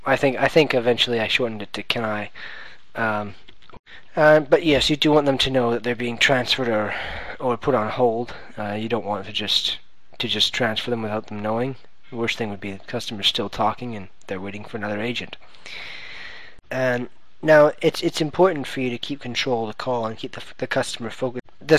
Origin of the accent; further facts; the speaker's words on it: Canada; then they can kind of gather that we're from Canada.